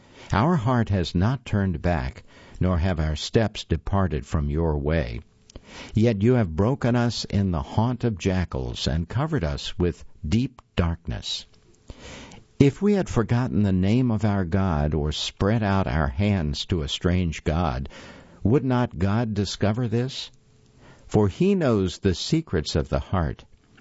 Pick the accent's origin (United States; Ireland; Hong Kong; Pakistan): Hong Kong; Mother Florence was born in my hometown of Hong Kong.